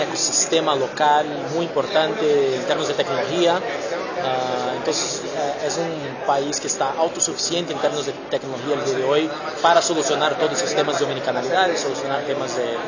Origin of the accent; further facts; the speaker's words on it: Brazil; Spanish is a second language; Bueno, yo soy brasileño